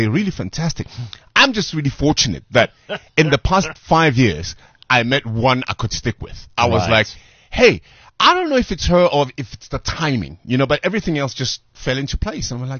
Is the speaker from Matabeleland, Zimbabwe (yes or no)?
yes; Matabeleland, Zimbabwe; I come from Atrisville, an area called Matebeleland.